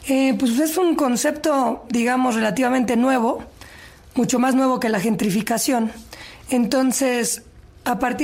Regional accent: Mexico City, Mexico; moved away; Soy de la Ciudad de México, crecí, estudié en la Ciudad de México, pero llevo viviendo fuera del país 5 años.

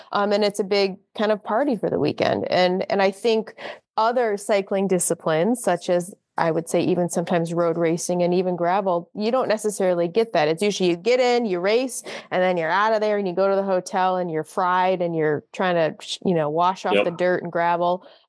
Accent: Detroit, Michigan, United States; now in Indiana, United States; I will say it, what I have learned over the years of being a Hoosier. I'm originally from the Detroit area, and I moved in 2016-17

